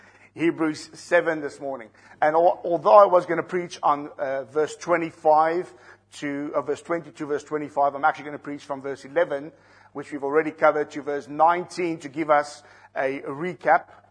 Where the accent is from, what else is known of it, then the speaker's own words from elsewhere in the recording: South Africa; I'm South African, so I can use that as an excuse.